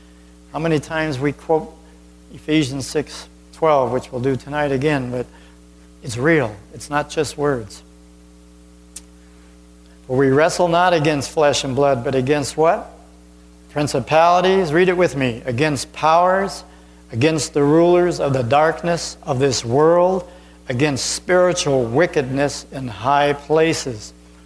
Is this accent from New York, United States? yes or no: yes; New York, United States; I'm from New York. Go to New York, you'll find out how real it is.